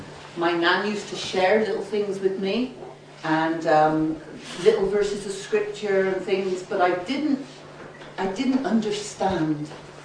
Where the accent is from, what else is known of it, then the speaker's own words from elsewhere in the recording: England, United Kingdom; from England.